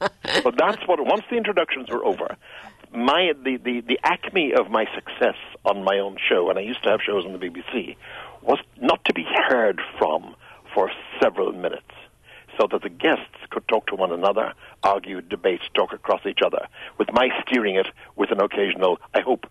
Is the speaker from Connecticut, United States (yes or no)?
yes; Kenton, Connecticut, United States; Well, this year we have a big event in my hometown of Kenton, Connecticut.